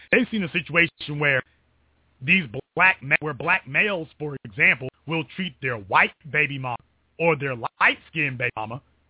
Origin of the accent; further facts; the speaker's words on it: Louisiana, United States; Because I'm from Louisiana